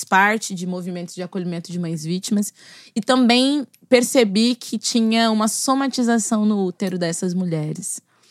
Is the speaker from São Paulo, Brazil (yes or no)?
yes; São Paulo, Brazil; Sou de São Paulo. Vivi em múltiplos lugares em São Paulo. Meus pais sempre se mudaram muito. Eu sou filha de pais jovens. Minha mãe teve eu com 17 para 18 anos.